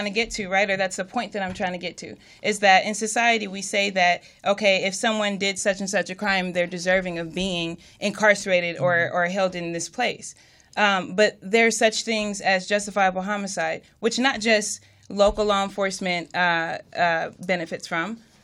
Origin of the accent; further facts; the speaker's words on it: Pomona, California, United States; I'm from Pomona, California, and almost the entire community of folks who knew me showed up.